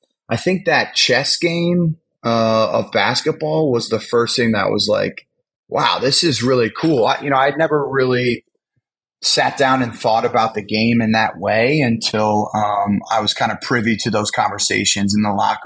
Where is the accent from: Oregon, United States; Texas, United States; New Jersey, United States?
New Jersey, United States; A lot of the people I grew up around, I grew up in North Jersey, outside New York City.